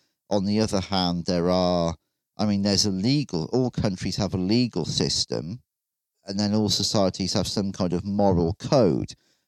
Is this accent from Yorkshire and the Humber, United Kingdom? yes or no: no; Wales, United Kingdom; or Crowley if you're posh in English, and I'm Welsh and I'm not posh, so I'll continue to call him Crowley